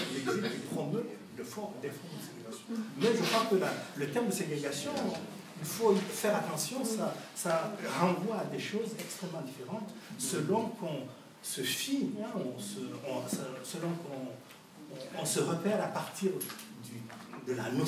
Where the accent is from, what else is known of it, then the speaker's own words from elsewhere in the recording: Mali; moved away; il y avait une impossibilité de rentrer au Mali, de New York, parce que j'avais un passeport français. Donc, je ne pouvais pas rentrer dans mon pays d'origine